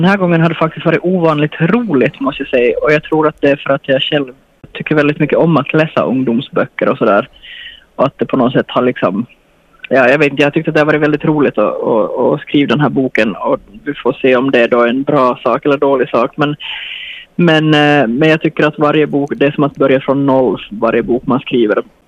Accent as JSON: {"language": "Swedish", "town": "Larsmo", "region": "Ostrobothnia", "country": "Finland", "tie": "born or raised there", "said": "Alltså jag är uppvuxen i Larsmo."}